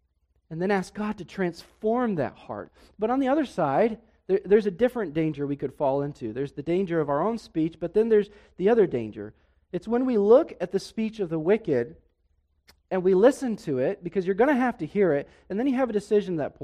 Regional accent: Denver, Colorado, United States; Our family used to go to an amusement park when I was growing up in Denver called Elitch Gardens.

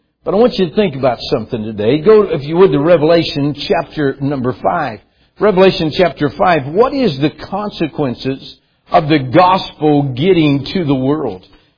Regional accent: West Virginia, United States; I'm from West Virginia. We have our own English dialect.

